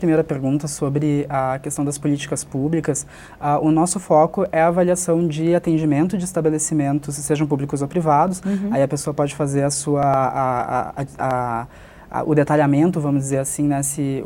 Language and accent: Portuguese; Porto Alegre, Rio Grande do Sul, Brazil; por Porto Alegre, que é a cidade de onde eu vim